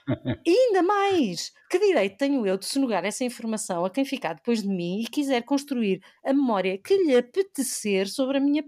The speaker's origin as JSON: {"language": "Portuguese", "region": "Évora", "country": "Portugal", "tie": "born or raised there", "said": "lembro-me eu, quando era miúda em Évora a ver os álbuns"}